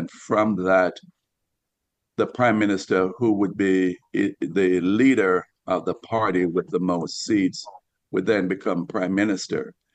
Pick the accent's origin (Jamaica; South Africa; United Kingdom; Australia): Jamaica; moved away as an adult; now in Seattle, United States; I came from Jamaica in August 1972, and basically been in Seattle almost the entire time. New York from August to September, then Seattle.